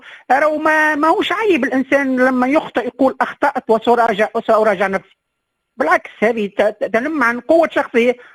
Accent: Tunisia; نحن حتى كتونسيين نلاحظ أن هناك انسداد آفاق،

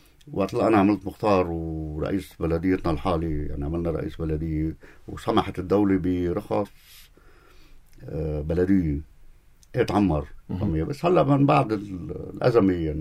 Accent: Akkar, Lebanon; في علاقات اجتماعية غير طبيعية بعكار يعني نحن ضيعتنا نحن جوارة في نيدي نحن عطول عند بعضنا بأفراحنا وعزائنا

